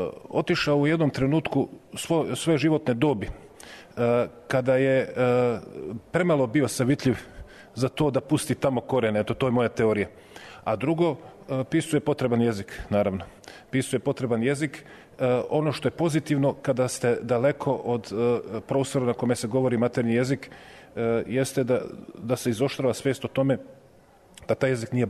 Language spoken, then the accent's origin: Serbian; Bosnia & Herzegovina; also born or lived in Zemun; Sam rođen u Zemunu, a rastao u Bosni.